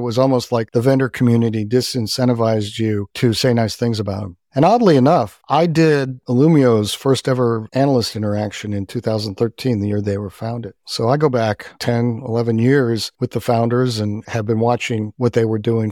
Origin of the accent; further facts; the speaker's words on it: Texas, United States; I'm from Texas. I get to go wherever I want.